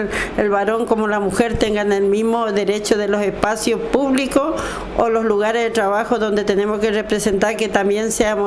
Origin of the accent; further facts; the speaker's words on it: San Isidro, Corrientes, Argentina; soy de Cuarta División La Cucucha, Jurisdicción de San Isidro, estoy en la Feria Franca San Isidro